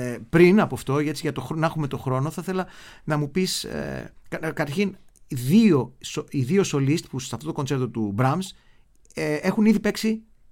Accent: Czechia; Greek is a second language

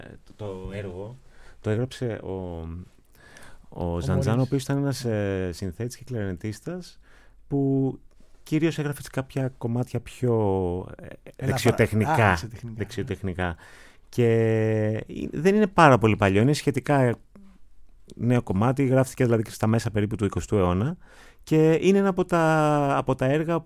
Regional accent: Corfu, Ionian Islands, Greece; Είμαι Κερκυραίος.

